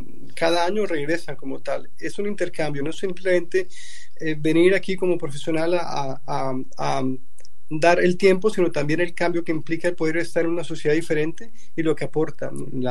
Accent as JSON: {"language": "Spanish", "country": "Colombia", "said": "Y como colombianos, tú que eres colombiana, sabes que los colombianos siempre creemos que las cosas pueden estar mejor."}